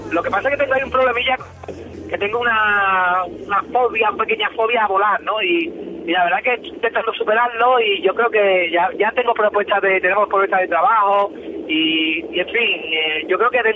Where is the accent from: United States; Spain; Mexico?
Spain; Seville, Andalusia; pero yo soy sevillano, yo me crié, es verdad que mi mamá era de allí, de Cádiz, de Bárbate, pero yo, mi padre era sevillano y yo soy sevillano